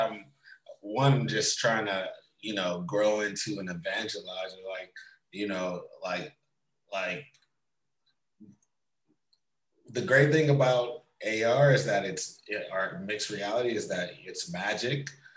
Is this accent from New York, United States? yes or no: no; Oakland, California, United States; Cause I think I was real fortunate growing up in West Oakland and like having the kind of teachers that I have.